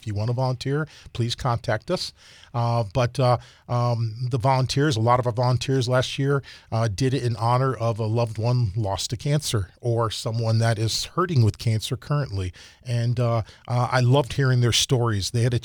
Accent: Ohio, United States; I'm a transplant. I'm originally from Ohio.

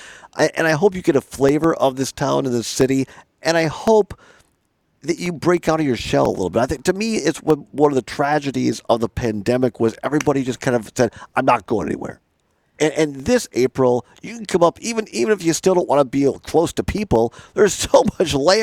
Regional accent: Wisconsin, United States; now in Madison, United States; I grew up in Southwest Wisconsin. I live most of the time now in Madison.

